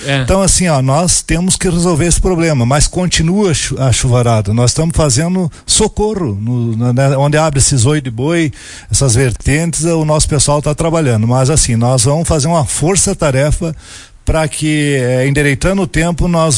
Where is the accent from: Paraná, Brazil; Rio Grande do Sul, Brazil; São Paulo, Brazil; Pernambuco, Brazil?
Rio Grande do Sul, Brazil; Vacaria; born there; eu tenho um orgulho muito grande de estar prefeito aqui em Vacaria, eu que saí lá do 8º distrito, nasci lá na Enxovia